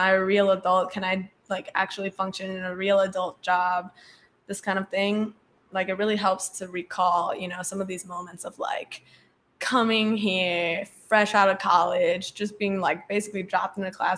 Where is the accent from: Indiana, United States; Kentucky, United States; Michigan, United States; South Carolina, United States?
Indiana, United States; growing up in Indiana, where we don't really have much going on at all, it seems like so much is so memorable.